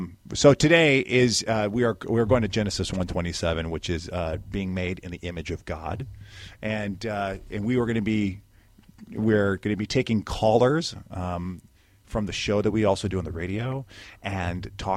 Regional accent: Chicago, Illinois, United States; accent: Chicago; now in Stuart, United States; Podcast, my Chicago accent just came out.

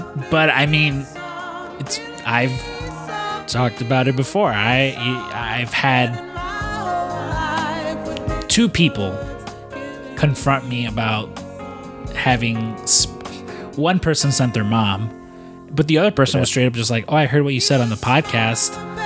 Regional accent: Montana, United States; And of course, I'm originally from Montana.

